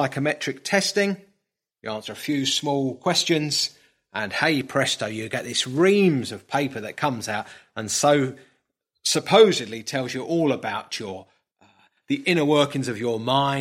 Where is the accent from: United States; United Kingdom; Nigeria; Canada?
United Kingdom; Brighton, South East England; my hometown is Brighton, I can go onto the Palace Pier in Brighton, don't do that very often now